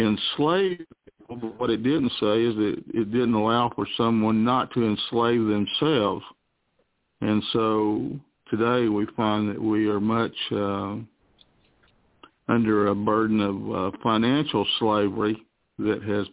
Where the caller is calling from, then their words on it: Alabama, United States; I'm calling from Alabama.